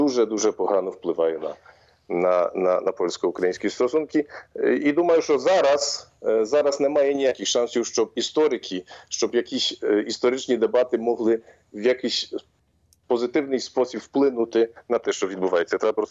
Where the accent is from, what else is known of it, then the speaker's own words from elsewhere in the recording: Poland; Ukrainian is a second language; Я, може, тут кажу трошки недипломатично і непатріотично, як поляк